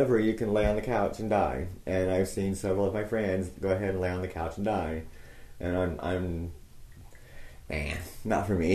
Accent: Martinsville, Indiana, United States; But I'm from Martinsville, and I just went 20 miles south to Bloomington.

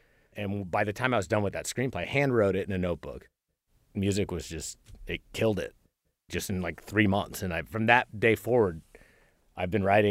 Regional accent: Lawrence, Kansas, United States; I'm from Lawrence, Kansas, which is, it's Bloomington

